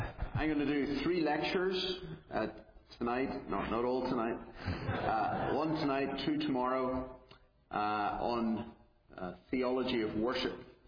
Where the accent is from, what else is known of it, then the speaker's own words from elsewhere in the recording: Belfast, Northern Ireland, United Kingdom; No, I'm from Belfast, Northern Ireland, so hence the accent.